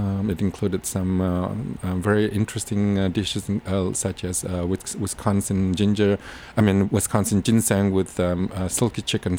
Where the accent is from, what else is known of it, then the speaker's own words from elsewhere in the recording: Singapore; I remembered when I was growing up in Singapore